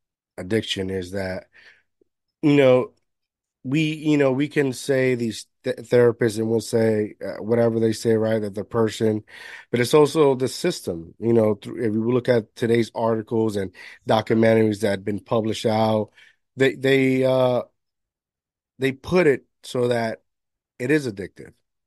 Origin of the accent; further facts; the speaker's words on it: Puerto Rico; I grew up in and I was born here, but I grew up in Puerto Rico in an island with my grandparents, and they owned the bar.